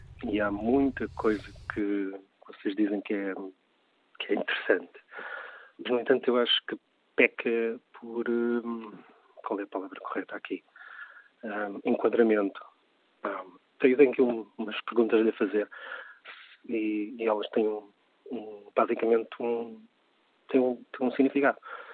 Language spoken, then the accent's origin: Portuguese; Portugal; moved away; Eu, como português a viver no estrangeiro